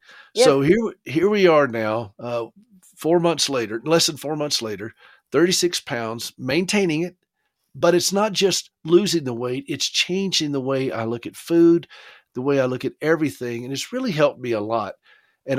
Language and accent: English; South Carolina, United States; And both Dale and I were raised in South Carolina, where comfort food is like a premium.